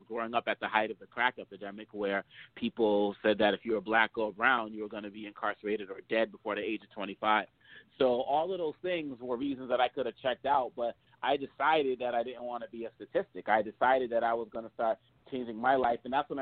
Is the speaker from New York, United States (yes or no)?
no; Boston, Massachusetts, United States; But growing up in Boston, Massachusetts, I experienced a lot of hate and disrespect because people were ignorant of Africa and things African